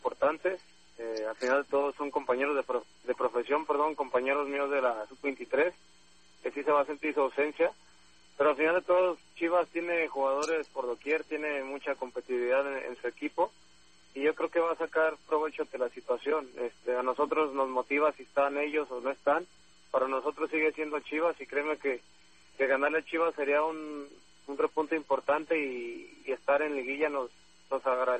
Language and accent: Spanish; Mexico; aparte que soy mexicano.